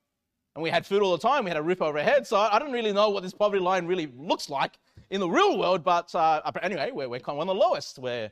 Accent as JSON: {"language": "English", "country": "Australia", "said": "As Australian, people don't think that's the holy people of God, right?"}